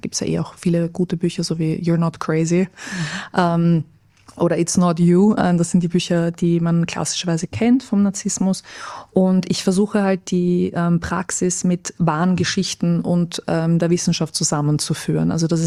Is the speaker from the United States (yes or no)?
yes; United States; ich bin aufgewachsen in Amerika und habe mein ganzes schulisches Dasein, auch meine Doktorarbeit, also auch mein PhD auf Englisch geschrieben